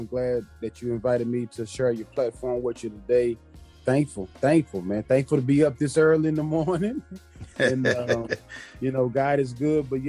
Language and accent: English; Commerce, Texas, United States; I am originally from Commerce, Texas, born and raised. A little small community within Commerce called Norris Community.